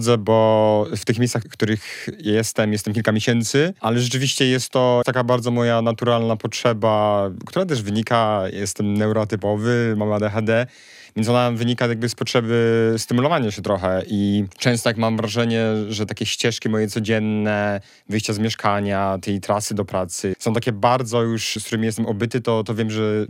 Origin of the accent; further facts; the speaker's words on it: Poznań, Greater Poland Voivodeship, Poland; wiem, że jestem z Poznania, z którym się bardzo utożsamiam też.